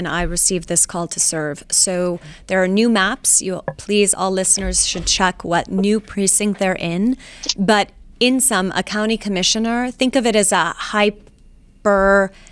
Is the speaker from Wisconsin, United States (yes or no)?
no; Laredo, Texas, United States; Yes, and I'm from Laredo, Texas.